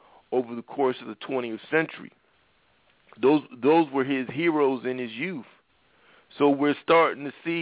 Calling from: Philadelphia, Pennsylvania, United States; Yeah, I just want to make a comment. I'm calling from Philadelphia.

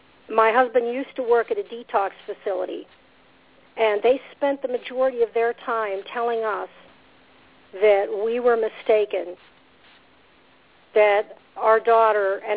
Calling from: North Port, Florida, United States; I'm calling from Sarasota County. I'm in Northport, and I just got home from work

